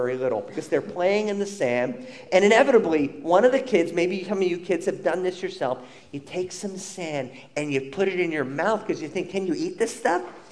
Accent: Huntington, New York, United States; And so I grew up in Huntington, went to Walt Whitman High School

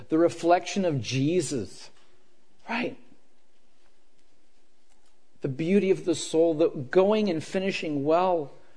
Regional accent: Erie, Pennsylvania, United States; A friend of a friend in my hometown in Erie, he had a child.

